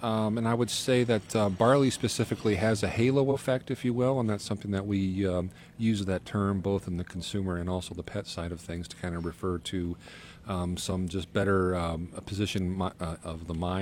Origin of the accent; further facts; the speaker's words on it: Omaha, Nebraska, United States; I'm originally from Omaha, Nebraska.